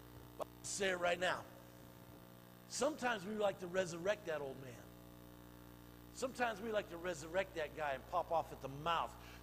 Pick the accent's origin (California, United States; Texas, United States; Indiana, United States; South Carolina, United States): California, United States; I said, hey … from California.